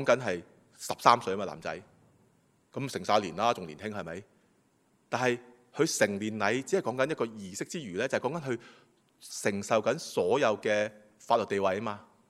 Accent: China; 同我中國人好相似嘅喎

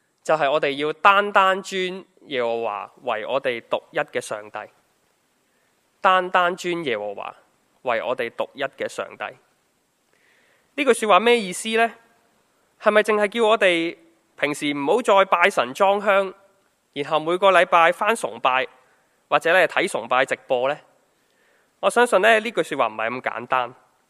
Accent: Hong Kong; 我们是生活在香港的人，生活在这个地方

